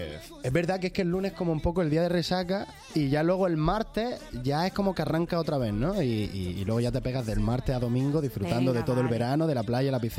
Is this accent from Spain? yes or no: yes; Almería, Andalusia, Spain; como ya he dicho antes, yo soy de Almería y he tenido encuentros con él.